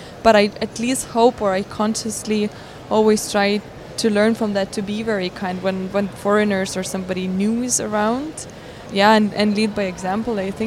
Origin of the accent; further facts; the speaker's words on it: Lithuania; first language Lithuanian; English is a second language; Okay, so it's Lithuanian is my mother tongue. It's English. I'm quite good with Russian.